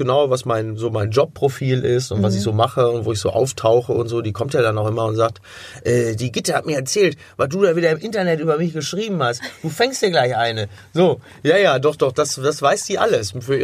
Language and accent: German; Germany; Also ich kann mich als Deutscher problemlos über Schweden und schwedische Klischees lustig machen.